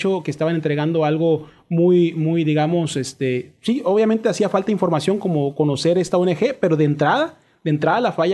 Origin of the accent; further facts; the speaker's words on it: Mexico; pensaban que podemos, como mexicanos, acceder no a esas sillas